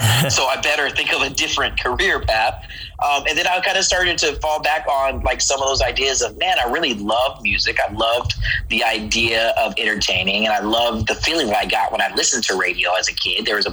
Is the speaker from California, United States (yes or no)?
yes; San Diego, California, United States; listening as a kid growing up in San Diego.